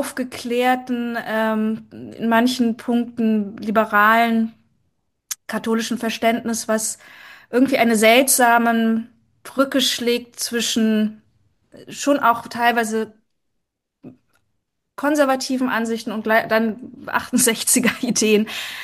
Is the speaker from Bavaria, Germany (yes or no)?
no; Bremen, Germany; ich komme ja aus Bremen, wo der Katholizismus nicht übermäßig groß vertreten ist.